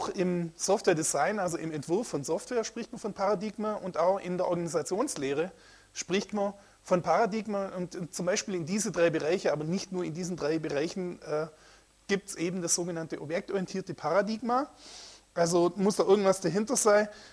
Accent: Switzerland; accent: Swiss; Man hört es an meinem Dialekt, ich komme aus der Schweiz.

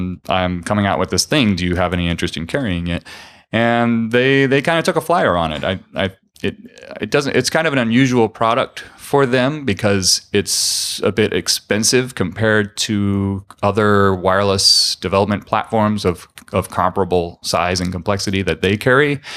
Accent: Colorado, United States; And SparkFun also happens to be in my home state of Colorado, so I'm local to them

